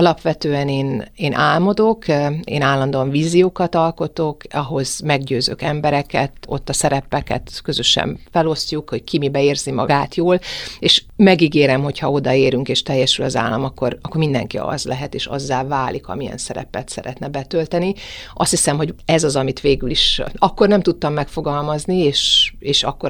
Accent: Szeged, Csongrád-Csanád, Hungary; Szegeden nőttem föl

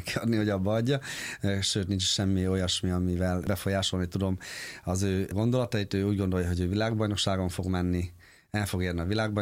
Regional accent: Hajdú-Bihar, Hungary; a Hortobágy pereméről, hogy úgy mondjam, mert ugye mi onnan származunk, Kelet-Magyarországról.

